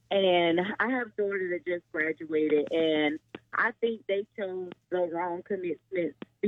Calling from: Orlando, Florida, United States; calling from the beautiful city of Orlando.

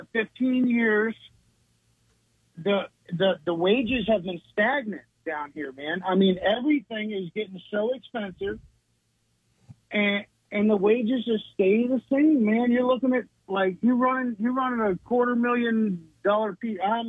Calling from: Kendall, Florida, United States; Lee, I'm down in Kendall today.

